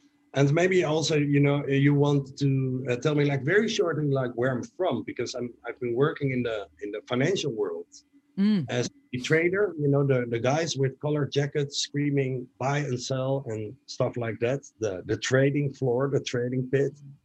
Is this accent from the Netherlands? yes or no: yes; Netherlands; I am from Holland. I live in Amsterdam.